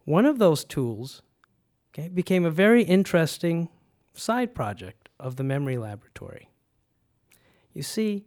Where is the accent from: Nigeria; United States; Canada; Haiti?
Canada; born or raised there; also born or lived in Guyana